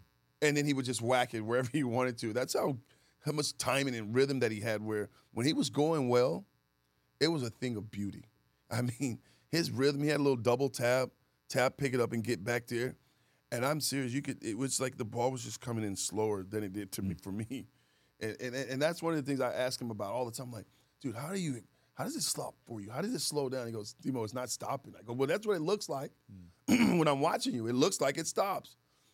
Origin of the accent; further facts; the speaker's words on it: Texas, United States; Growing up in Texas, watching the Rangers, freaking idolizing Pudge Rodriguez